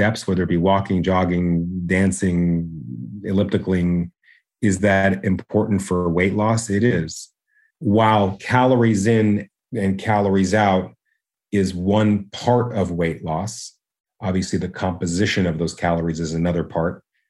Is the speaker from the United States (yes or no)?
no; Canada; I'm Canadian